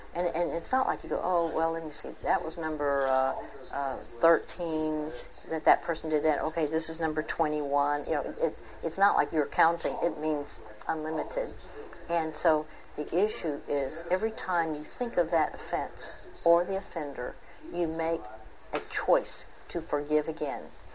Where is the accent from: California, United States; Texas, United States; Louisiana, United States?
Texas, United States; Dallas; Typically, it's I'm from Dallas. Dallas time or central zone is 11 p.m. to 1 a.m.